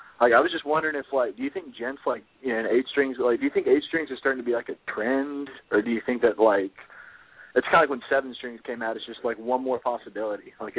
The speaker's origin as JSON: {"language": "English", "region": "Arkansas", "country": "United States", "said": "Yeah, I'm from Arkansas."}